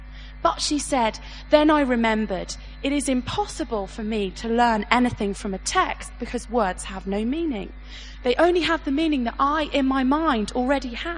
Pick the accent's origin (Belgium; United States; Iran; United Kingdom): United Kingdom; England; I, as an English person, aged 28, open my Bible and I read it and it has a particular meaning to me